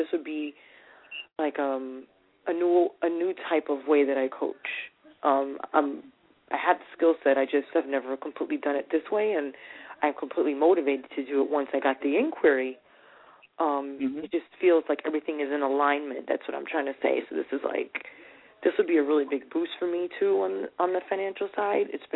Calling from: New York, United States; I'm calling from New York.

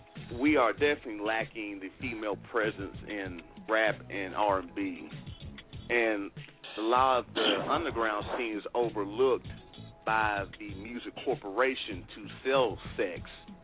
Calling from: Grand Rapids, Michigan, United States; I got a shout-out from West Michigan, man. I'm coming from Grand Rapids.

